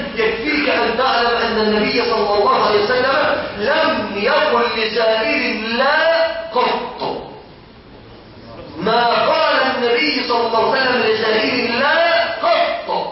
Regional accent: Egypt; احنا كمصريين

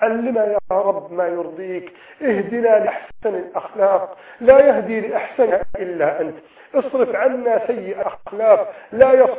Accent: Egypt

